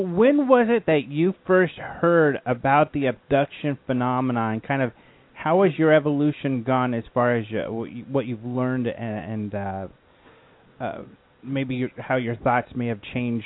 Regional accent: Colorado, United States; I'm kind of a Southwest guy, and of course, I'm from Colorado.

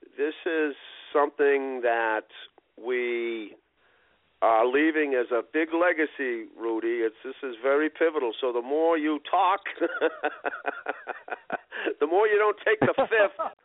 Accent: Roxbury, Massachusetts, United States; one of my black buddies who I grew up with in Roxbury.

